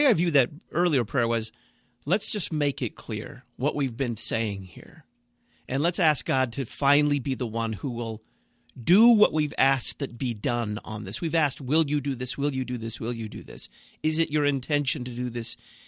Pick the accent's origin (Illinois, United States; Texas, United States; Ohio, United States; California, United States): Texas, United States; Dallas; I can honestly say that while my hometown is Dallas, Texas, and the house that I grew up in, other people are living there now, I can go visit my parents.